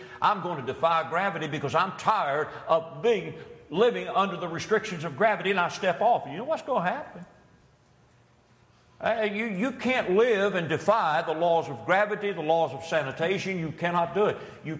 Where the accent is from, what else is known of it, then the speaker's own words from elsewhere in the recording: Louisville, Kentucky, United States; But when we were children, growing up in Louisville, Kentucky, we'd go down.